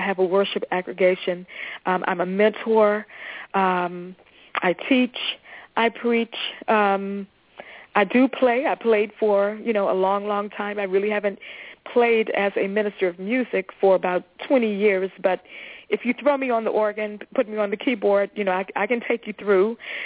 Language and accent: English; East Coast, United States; moved away; Because I'm from the East Coast, and when I moved here, something happened.